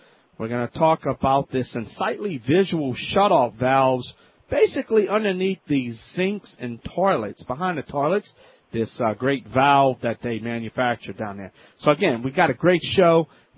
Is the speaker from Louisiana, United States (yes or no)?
yes; New Orleans, Louisiana, United States; down in my hometown in the Big Easy, New Orleans.